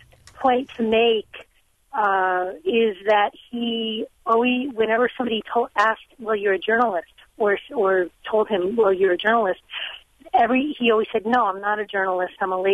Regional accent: New Jersey, United States; and I can say all this because I'm from Jersey

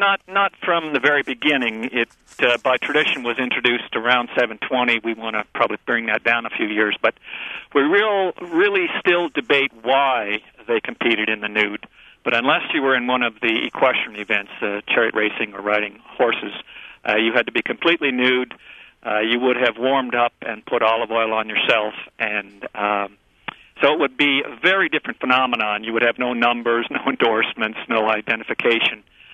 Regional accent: Canada; I mean, America, I'm a Canadian, and Canada even more so, we're fairly young nations.

